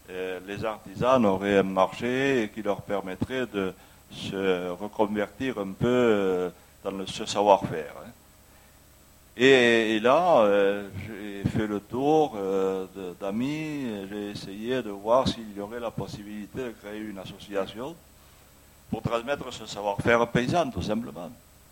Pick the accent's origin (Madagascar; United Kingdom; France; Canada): France; Mouillac; Je suis natif de Mouillac. J'ai connu l'exode rural.